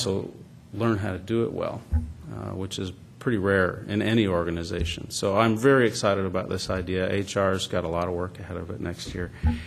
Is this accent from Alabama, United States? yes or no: no; Florida, United States; born there; I was born in Florida, you know.